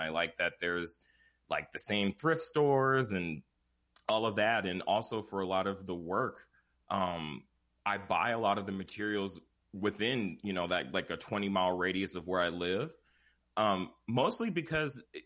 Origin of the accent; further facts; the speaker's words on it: Pacoima, California, United States; growing up in Pacoima, it's very small, you know, and it's not a lot of people here.